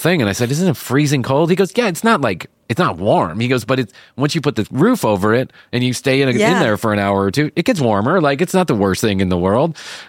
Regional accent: Chicago, Illinois, United States; even when I grew up in Chicago, we did not go ice fishing.

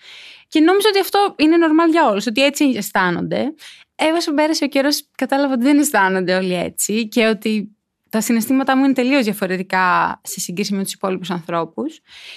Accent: Thessaloniki, Central Macedonia, Greece; είμαι 22 χρονών και σκοπεύω να παραμείνω 22 χρονών για πάντα, γιατί στην ψυχή μου νομίζω είμαι ακόμα λιγότερο. Είμαι από τη Θεσσαλονίκη. Παρόλο που δεν μένω πάντα στη Θεσσαλονίκη, γενικά ταξιδεύω όσο περισσότερο γίνεται.

